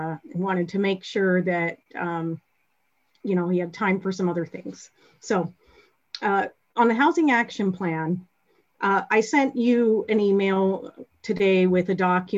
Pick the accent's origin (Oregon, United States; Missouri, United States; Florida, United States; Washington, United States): Washington, United States; Black Diamond; now in Bellevue, United States; I live in Bellevue. I grew up in Black Diamond.